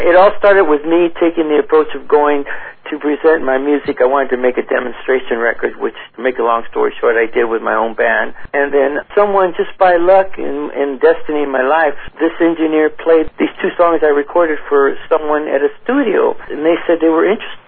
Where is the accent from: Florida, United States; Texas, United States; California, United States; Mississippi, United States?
California, United States; Hawthorne; Well, I grew up in Hawthorne, California, which is right near the International Airport.